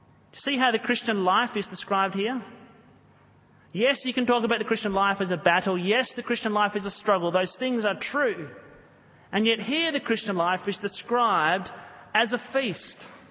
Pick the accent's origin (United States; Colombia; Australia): Australia; New South Wales; I grew up on the Northern Beaches